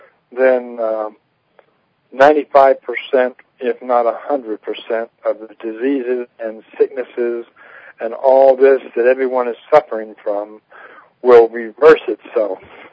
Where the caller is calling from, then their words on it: Pahrump, Nevada, United States; calling from Pahrump, Nevada.